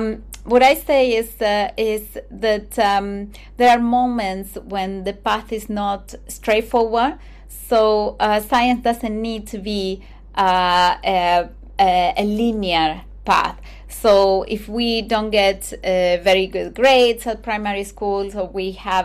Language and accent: English; Argentina; English is a second language; growing up in Argentina gave me a strong sense of curiosity about the natural world because my village is very far from polluted cities